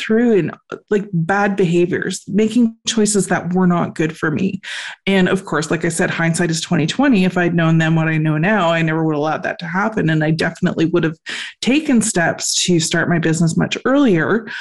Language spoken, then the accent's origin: English; Canada; being Canadian, I'm actually not from Quebec. That's where our cottage is. I live in Ontario, so I live in the capital of Canada, which is Ottawa.